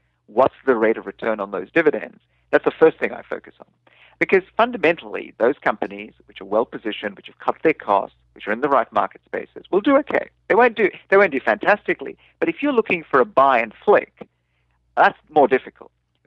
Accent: India; From India, and I'm not from Sri Lanka

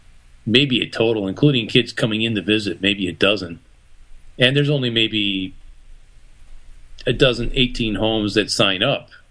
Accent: Illinois, United States; I found out in my hometown back in northern Illinois that they started school this week.

